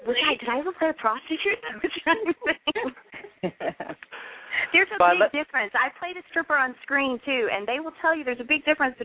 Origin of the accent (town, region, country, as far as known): Crossville, Tennessee, United States; born or raised there